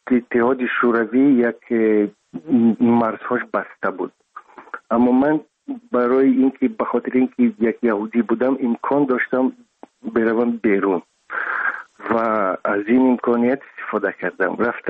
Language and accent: Persian; Dushanbe, Tajikistan; تئاتر مایاکوفسکی بود، جامی، کنسرت جامی بود، بازار شاهمنصور بود. خوشبختانه دیدم جایهایی که در اونجا بزرگ شدم